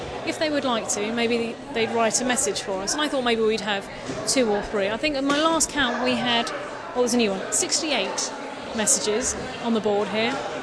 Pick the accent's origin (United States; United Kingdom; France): United Kingdom; Walthamstow, London; I want to be able to be proud to say I'm a Londoner and proud to say I'm from Walthamstow.